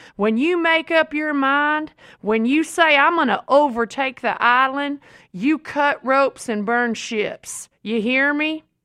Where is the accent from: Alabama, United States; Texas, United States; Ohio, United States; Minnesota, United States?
Texas, United States; For me, being a Texan in the Bible Belt, it's the way, the truth, and the light.